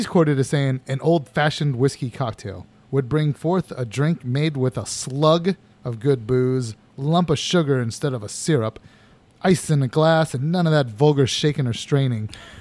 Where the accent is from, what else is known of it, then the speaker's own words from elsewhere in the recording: Florida, United States; We were real close to Orlando. I grew up in Florida, in between Orlando and Daytona.